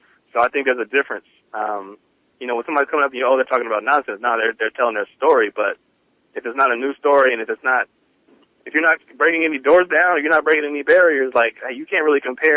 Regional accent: California, United States; I'm from the Bay, so, like, I feel like.

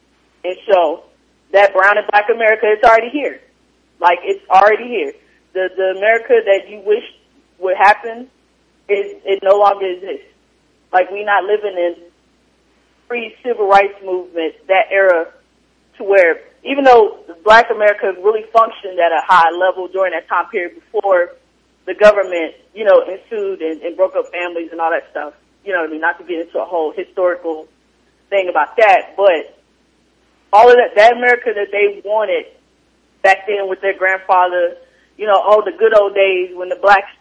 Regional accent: Oklahoma, United States; technically, I was born and raised in Oklahoma, so people think it's a red state.

